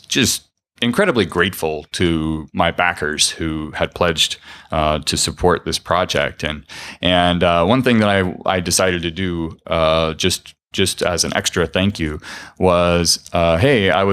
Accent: Colorado, United States; And SparkFun also happens to be in my home state of Colorado, so I'm local to them

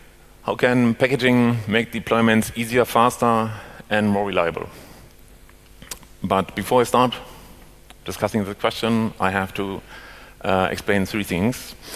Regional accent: Leipzig, Saxony, Germany; so I'm from Leipzig, which is a city here in Southeast Germany.

